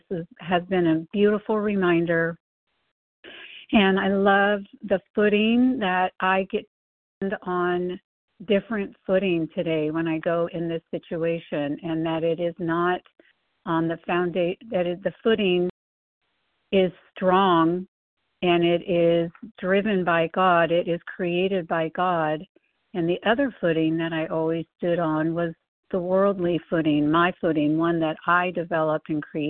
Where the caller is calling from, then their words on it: California, United States; and I am calling from California.